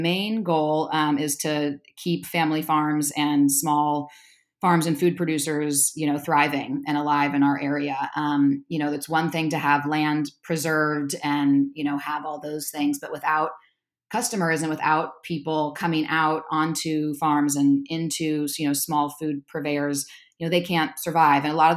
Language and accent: English; San Francisco, California, United States; also born or lived in Marin County; So I'm third generation San Franciscan and second generation Marin County.